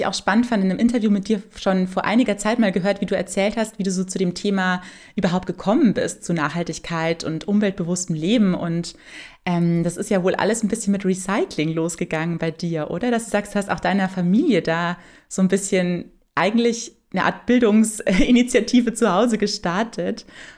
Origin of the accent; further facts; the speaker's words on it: Bavaria, Germany; now in Berlin, Germany; Ja, ich bin tatsächlich selbst auch auf dem Land aufgewachsen, in einem kleinen Dorf in Bayern. Und ich bin aber jetzt ja schon seit einigen Jahren in Berlin.